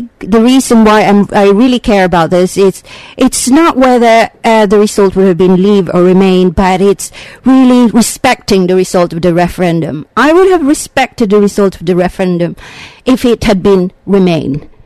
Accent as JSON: {"language": "English", "country": "Philippines", "said": "Bear in mind, I came from the Philippines, and we fight for freedom."}